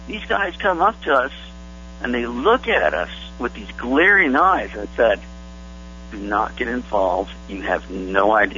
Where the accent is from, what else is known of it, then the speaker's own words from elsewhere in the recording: Los Angeles, California, United States; And I grew up in East LA, you know, of course, it was very gang-ridden out there